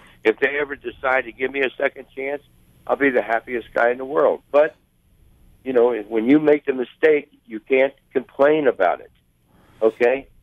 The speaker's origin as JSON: {"language": "English", "town": "Cincinnati", "region": "Ohio", "country": "United States", "tie": "born or raised there", "said": "And, you know, I'm from Cincinnati. I was born 3 miles from the ballpark."}